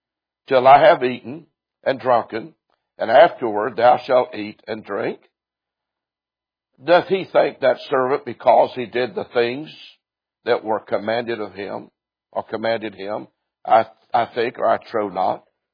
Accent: United States; As an American, I have a duty to my country. Because I am an American.

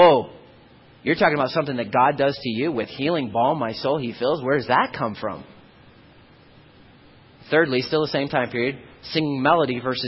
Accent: the South, United States; Now, I grew up in the South where sweet tea is more common than water.

